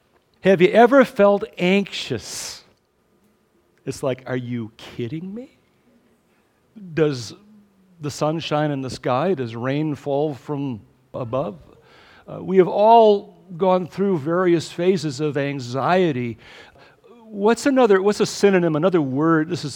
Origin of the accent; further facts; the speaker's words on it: Racine, Wisconsin, United States; I was born and raised in Racine, Wisconsin.